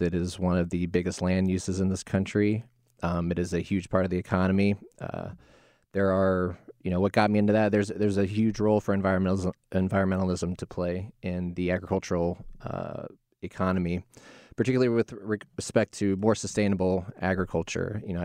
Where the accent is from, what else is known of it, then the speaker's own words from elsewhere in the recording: Charlotte, North Carolina, United States; So, yeah, I grew up in rural communities in South Carolina and North Carolina. I grew up in Charlotte. I was raised by my parents and grandmother